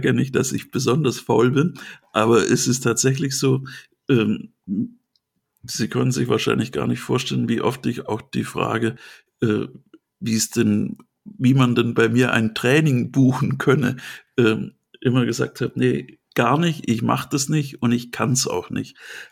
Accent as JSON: {"language": "German", "region": "Baden-Württemberg", "country": "Germany", "said": "dass ich als Schwabe natürlich immer lieber den Bauern habe als die Kompensation"}